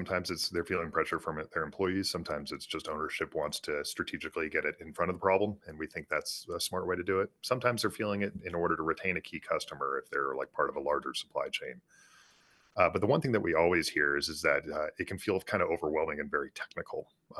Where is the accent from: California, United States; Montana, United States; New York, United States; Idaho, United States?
Idaho, United States; Boise; I grew up in Boise, capital high class of 98.